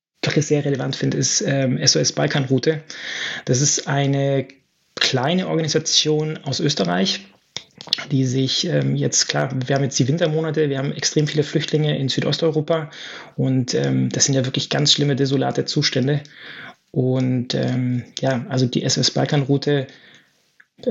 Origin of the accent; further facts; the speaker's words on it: Munich, Bavaria, Germany; Und ich bin gebürtiger Münchner.